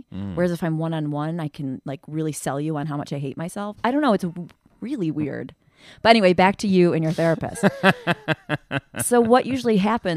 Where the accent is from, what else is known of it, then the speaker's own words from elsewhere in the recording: England, United Kingdom; And not because I'm English.